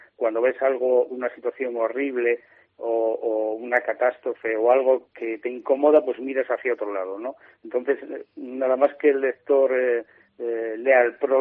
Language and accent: Spanish; Castile and León, Spain; yo soy muy leonés y me gusta que se potencie lo nuestro y que la riqueza que se pueda crear quede en nuestra provincia